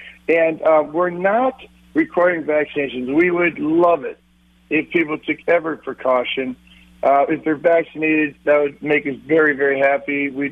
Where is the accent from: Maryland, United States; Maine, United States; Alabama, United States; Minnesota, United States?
Minnesota, United States; You know, Paul, I'm from Minnesota.